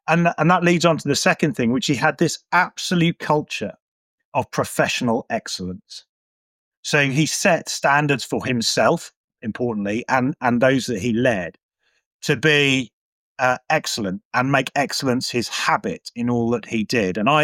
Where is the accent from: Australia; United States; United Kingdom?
United Kingdom; Watford, East of England; I grew up in Watford, so quite a long way from the sea.